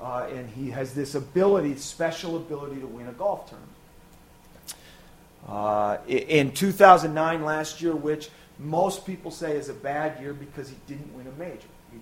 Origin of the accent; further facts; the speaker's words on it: Minnesota, United States; And I said, well, I grew up in Minnesota.